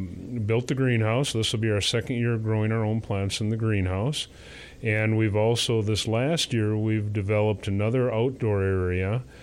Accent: Fargo, North Dakota, United States; I actually was born and raised in Fargo, and I attended NDSU and got my bachelor's degree in production horticulture from NDSU.

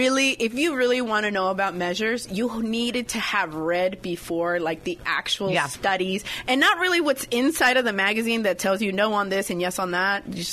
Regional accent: Vallejo, California, United States; now in Napa, United States; I was born and raised in Vallejo, and then I came here, you know, as a young adult.

